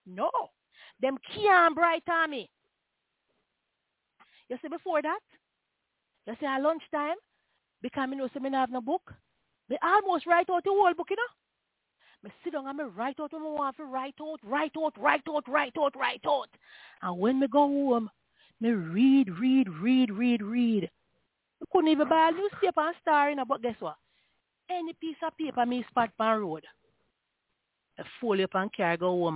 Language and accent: English; Jamaica; Because if I had somebody back then to give me something when I was growing up in Jamaica, I'm poor.